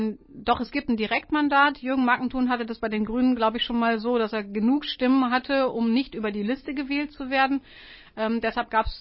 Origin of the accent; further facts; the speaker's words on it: Tündern, Lower Saxony, Germany; wenn ich jetzt in meiner alten Heimat Tündern sagen möchte, da habe ich noch ganz viele Freunde